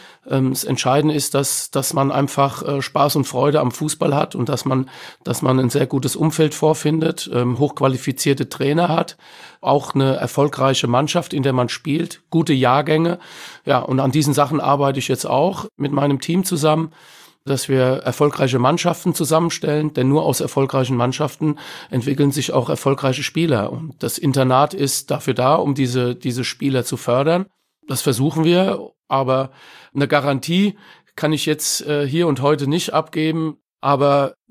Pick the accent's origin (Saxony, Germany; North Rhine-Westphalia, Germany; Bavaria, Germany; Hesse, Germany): Hesse, Germany; Frankfurt; Ich bin Frankfurter, habe die fußballerische Ausbildung genossen